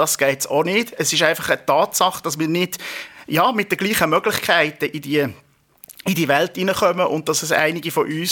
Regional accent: Switzerland; ich bin auch noch einheimisch, ich bin auch noch gut gebildet, ich bin auch noch in der Mehrheitsreligion aufgewachsen hier in der Schweiz

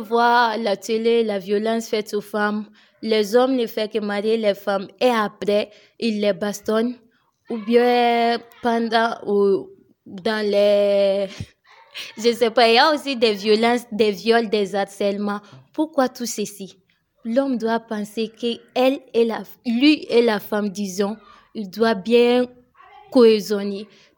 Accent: Kangaba, Koulikoro, Mali; born there; comme je suis née à Kangaba, nous sommes partis faire une petite visite là-bas

